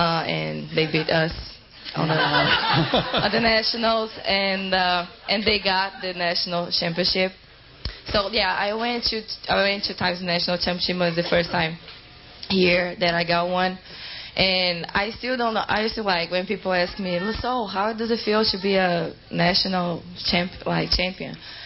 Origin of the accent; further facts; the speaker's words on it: Brazil; English is a second language; Even though I come from Brazil, that's my first national, like really national tournament.